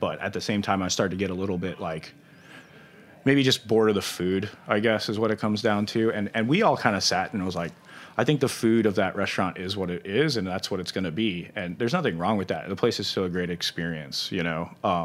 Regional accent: St. Louis, Missouri, United States; Because at the end, I'm still from St. Louis too.

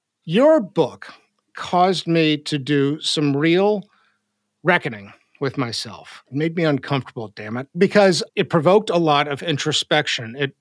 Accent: Texas, United States; I grew up on this stuff. I'm from Texas. Texas barbecue has, for me, always held this special place in my heart.

